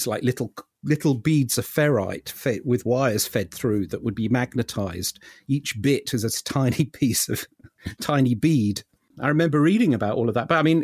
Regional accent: London, United Kingdom; born there; So, and then I was born in London.

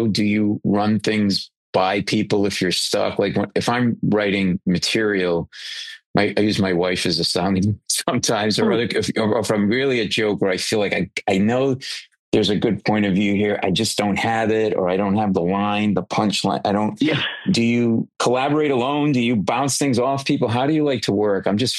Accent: Rhode Island, United States; I grew up in Rhode Island in New England

